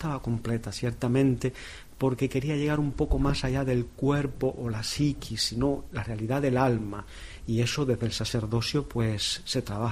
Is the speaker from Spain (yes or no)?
no; Cuba; Soy cubano, sí.